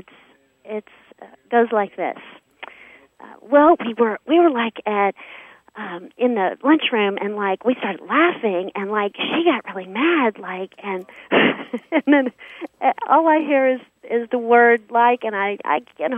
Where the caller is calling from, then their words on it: Fort Worth, Texas, United States; I'm calling from Fort Worth, Texas.